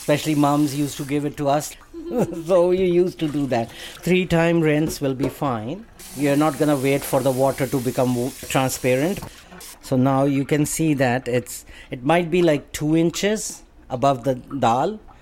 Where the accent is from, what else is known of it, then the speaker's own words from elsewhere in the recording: Pakistan; English is a second language; now in United States; I grew up in Pakistan, and over there, once a girl is older, iski shaadi kar do.